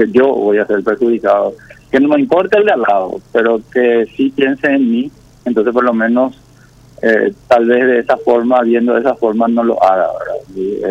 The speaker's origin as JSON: {"language": "Spanish", "country": "Paraguay", "said": "Yo lastimosamente tengo que hablar como paraguayo del paraguayo."}